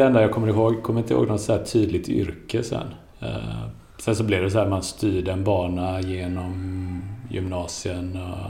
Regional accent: Angered, Västra Götaland County, Sweden; Jag är uppvuxen i Gunnelse som är en del av Angered. Och det är ju, här är vi ganska rakt öster om Göteborg.

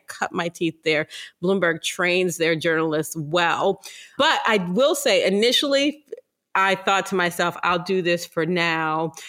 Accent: Ohio, United States; now in New York, United States; I'm originally from Ohio and I had come to New York for a different job while I was in college.

